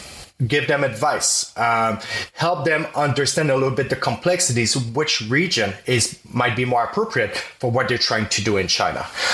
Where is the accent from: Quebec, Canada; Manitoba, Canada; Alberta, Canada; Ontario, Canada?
Quebec, Canada; Montreal; accent: French; first language French; English is a second language; I'm originally from Montreal, Quebec, so I grew up speaking French, as you can hear